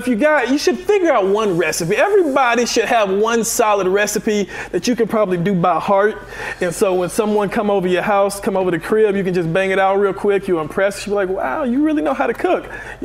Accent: Marietta, United States; I'm from Marietta.

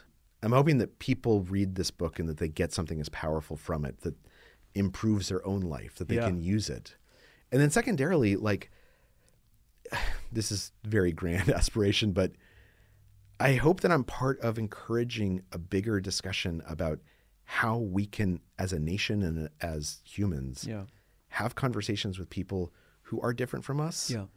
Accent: New Mexico, United States; I grew up in New Mexico and I went to Yale.

